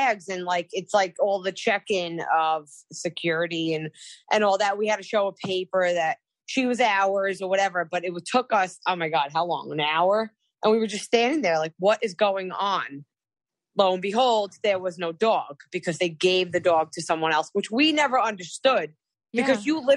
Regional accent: New York, United States; Like, first of all, I'm from New York. I don't play that way.

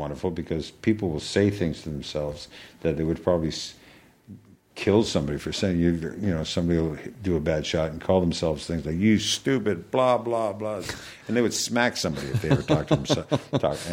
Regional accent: Canada; I'm Canadian.

